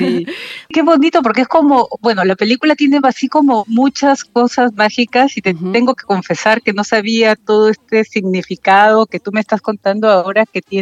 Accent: Trujillo, La Libertad, Peru; Y bueno, yo soy de Trujillo.

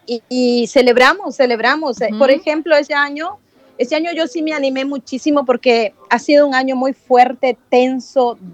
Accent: Honduras; Yo soy de Honduras, sí. Yo soy... Usted diga de que yo soy una mexicana nacida en Honduras, porque los mexicanos nacemos donde nos da la gana nacer.

